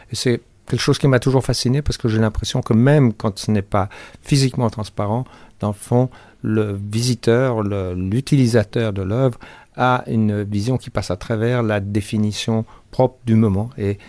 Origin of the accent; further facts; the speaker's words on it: Geneva, Switzerland; comme je suis de Genève et que j'ai vécu toute ma vie ici